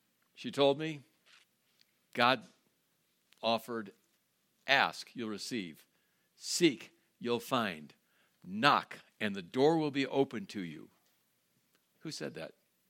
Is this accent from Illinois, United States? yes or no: no; California, United States; I am from California. I'm delighted to be with you. I grew up in Judaism in Northern California.